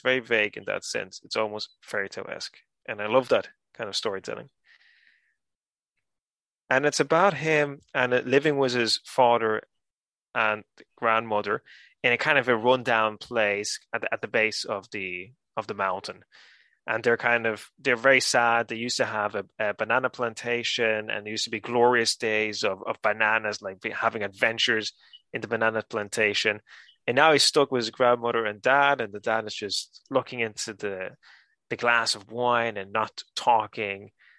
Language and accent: English; Canary Islands, Spain; also born or lived in Ireland; So for those of you who don't know, I was born in the Canaries and raised here and in Ireland.